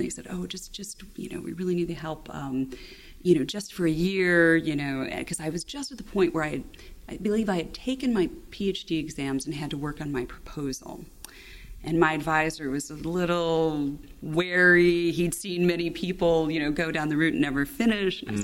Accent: Chicago, Illinois, United States; When I was an undergraduate, I grew up in Chicago.

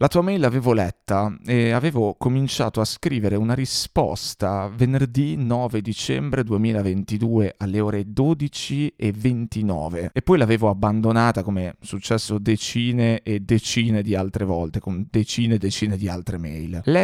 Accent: Riccione, Emilia-Romagna, Italy; a dicembre compio 35 anni, ma ti assicuro che non li dimostro, e sono di Riccione.

